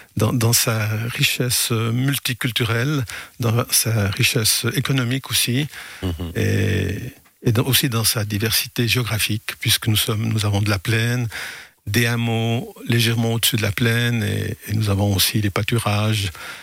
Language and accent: French; Brescia, Lombardy, Italy; born there; Je suis né à Brescia, en Italie du Nord, près du lac de Garde, oui.